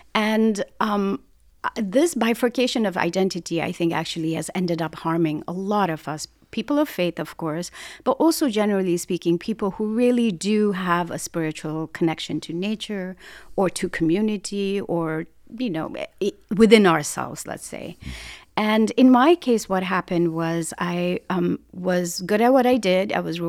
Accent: the Himalayas, India; I'm from the Bhutia community in the Himalayas. We as, we're a scheduled tribe and we have very strong connection to the land and waters.

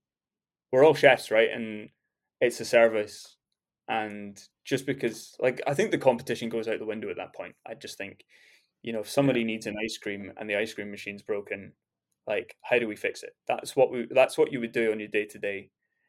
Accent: Scotland, United Kingdom; I'm Scottish

